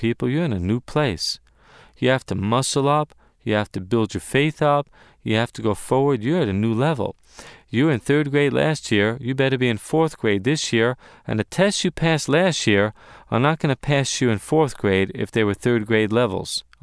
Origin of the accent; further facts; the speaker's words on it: United States; And I grew up in America.